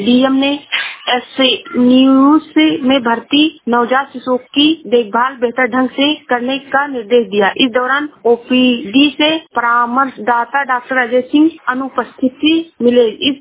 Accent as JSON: {"language": "Hindi", "region": "Uttar Pradesh", "country": "India", "said": "मैं जिला श्रावस्ती से हूँ।"}